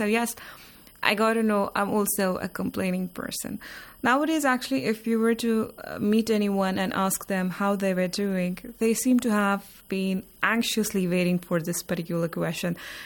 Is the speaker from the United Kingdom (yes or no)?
no; Jammu and Kashmir, India; now in Iran; I come from Indian administrated Kashmir, from where I did my master's in linguistics. And then it's been some 10 years I have been studying Hausa here in the Islamic Republic of Iran.